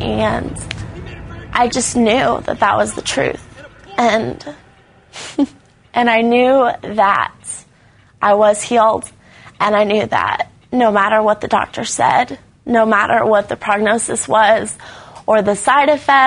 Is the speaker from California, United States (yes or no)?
no; Tulsa, Oklahoma, United States; I'm from Tulsa, Oklahoma.